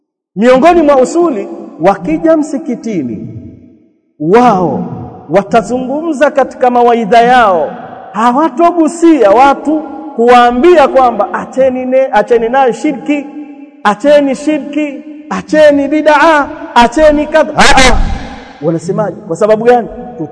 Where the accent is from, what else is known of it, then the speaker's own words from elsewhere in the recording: Tanzania; Maana kule kwetu Tanzania kuna watu walikuwa nasema